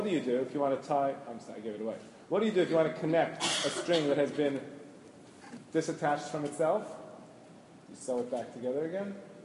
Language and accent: English; New York City, New York, United States; I'm from Washington Heights, we don't.